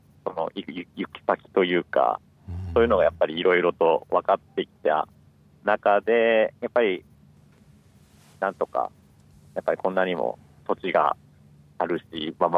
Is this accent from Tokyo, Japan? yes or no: yes; Tokyo, Japan; now in Hidaka, Japan; そうですね東京が出身になりますね。